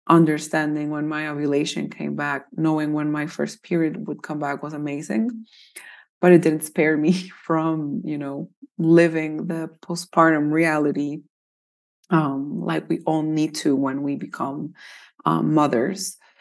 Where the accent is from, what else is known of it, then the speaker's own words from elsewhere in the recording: Colombia; now in Boquete, Panama; I am from Colombia in South America, but I live in Panama, in the highlands of Panama in Boquete, with my husband and our 2.5-year-old little boy. I've been here for almost 9 years now.